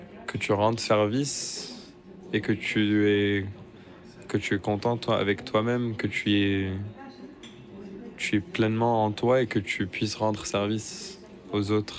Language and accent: French; Tripoli, North Governorate, Lebanon; Je suis d'origine du Liban. Ah oui ? Ouais, du nord de Liban, de Tripoli.